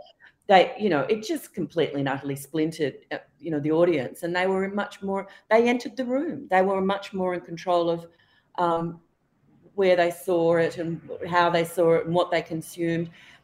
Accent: Australia; I'm a journalist from Australia and I missed the show

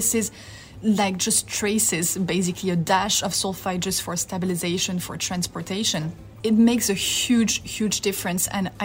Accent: Lyon, Auvergne-Rhône-Alpes, France; I'm originally from Lyon, the gastronomical capital of France

